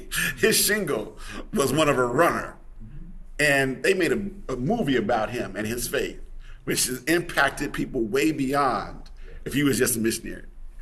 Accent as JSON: {"language": "English", "town": "Chicago", "region": "Illinois", "country": "United States", "said": "I'm from Chicago, so this was an important one to me."}